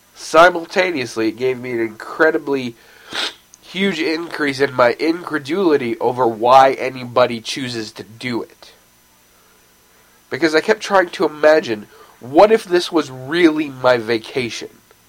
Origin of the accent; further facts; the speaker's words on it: Salem, Oregon, United States; Which was also the name of an amusement park where I grew up in Salem, Oregon, that I actually really enjoyed.